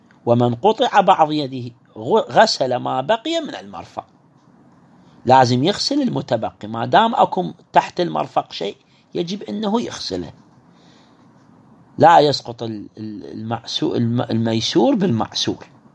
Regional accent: Iraq; احنا عندنا بالعراق

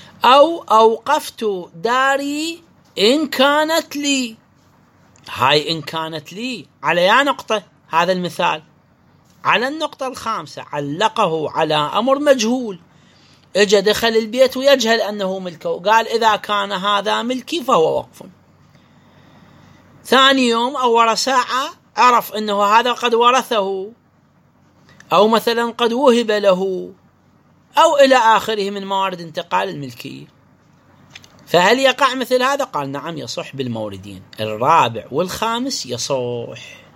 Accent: Iraq; عندنا بالعراق نذر عيادة

